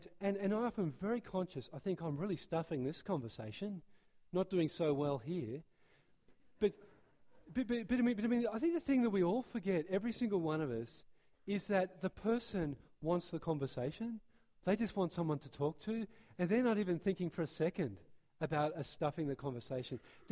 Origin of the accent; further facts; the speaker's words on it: Australia; I'm Australian, trying to talk hockey talk.